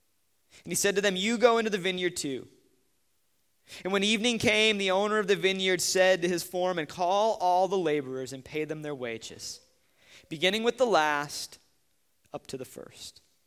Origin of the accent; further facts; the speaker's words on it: Wisconsin, United States; definitely not one of the best products to come out of my home state.